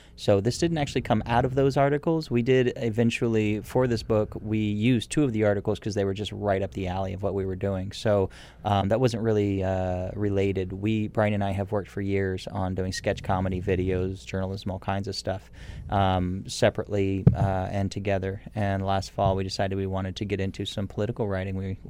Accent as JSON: {"language": "English", "country": "United States", "lives_now": "Canada", "said": "because I'm American and a Canadian permanent resident"}